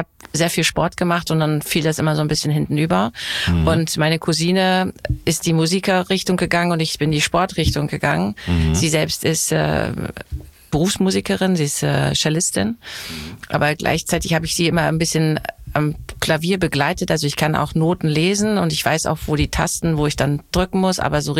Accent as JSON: {"language": "German", "region": "Hamburg", "country": "Germany", "said": "Also, und das als Hamburger zu lesen, wusste man immer genau gerade, wo der Protagonist sich bewegt."}